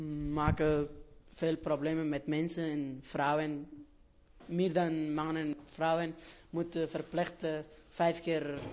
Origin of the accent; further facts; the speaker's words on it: Kabul, Afghanistan; Dutch is a second language; now in Netherlands; Grote stad van Afghanistan. Hoofdstad van Afghanistan, Kabul.